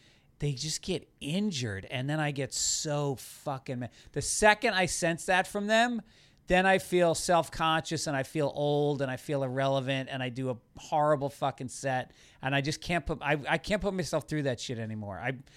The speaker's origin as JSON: {"language": "English", "town": "Tarrytown", "region": "New York", "country": "United States", "said": "I'm from Tarrytown."}